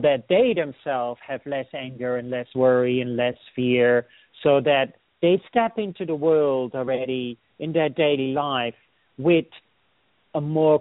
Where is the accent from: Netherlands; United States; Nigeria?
Netherlands; is a Dutch name. I'm originally from the Netherlands